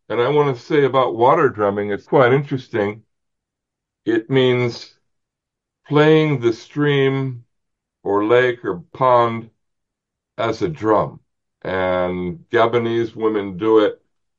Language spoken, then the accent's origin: English; Elgin, Illinois, United States; And then I was there in my hometown of Elgin, Illinois, a suburb of Chicago.